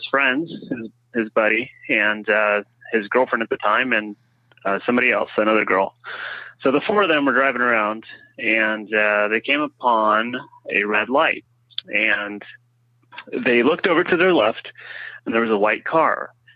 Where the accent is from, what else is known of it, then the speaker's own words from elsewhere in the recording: Modesto, California, United States; I'm from Modesto, California.